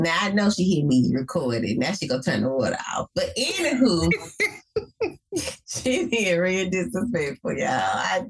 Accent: Birmingham, Alabama, United States; I'm from Birmingham, Alabama, where everything is diversity, equality, inclusion, because we are home to many civil rights movements, right?

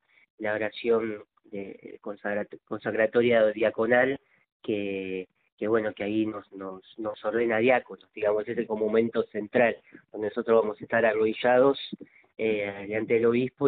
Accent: Buenos Aires, Argentina; yo soy de Villa del barrio Villa Lugano, de acá de la ciudad de Buenos Aires.

